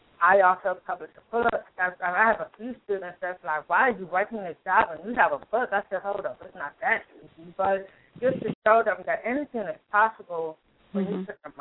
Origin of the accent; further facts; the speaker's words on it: Oakland, California, United States; also born or lived in Berkeley; and just living in, growing up in Oakland, Berkeley, what I've seen.